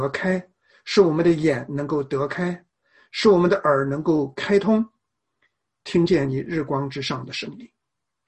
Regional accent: China; 我那个时候呢，我就从中国的很贫穷的农村啊，来到了一个我们中国人说很洋气的城市啊，就青岛啊。

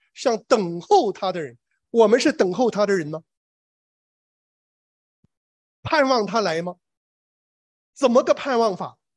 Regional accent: China

